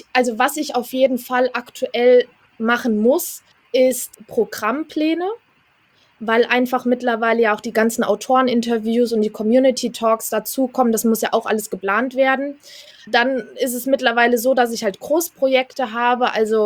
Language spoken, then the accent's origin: German; Hesse, Germany; ich komme aus Hessen